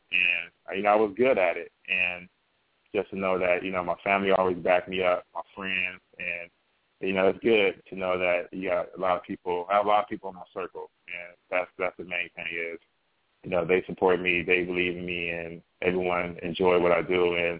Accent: Compton, California, United States; you know, coming from where I grew up at, you know, I grew up in Compton

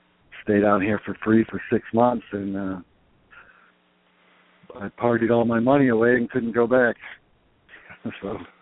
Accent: Indiana, United States; now in Naples, United States; Northwest Indiana, kind of a suburb of Chicago.

